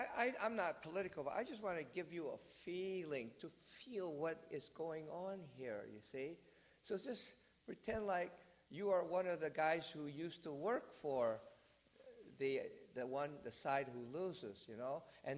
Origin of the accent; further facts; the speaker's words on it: United States; You know, I grew up in America, but I follow Chinese history